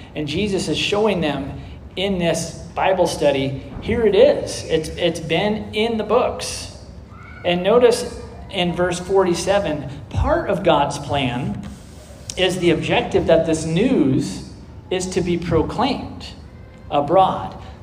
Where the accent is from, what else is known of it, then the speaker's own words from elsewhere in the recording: Oregon, United States; I grew up on the Oregon coast, and I love the imagery.